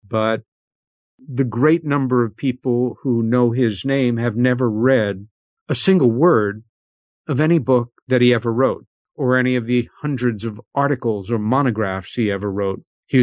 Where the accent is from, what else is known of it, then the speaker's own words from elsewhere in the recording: New York City, New York, United States; born there; a then very quiet district of the borough where I was born in New York City.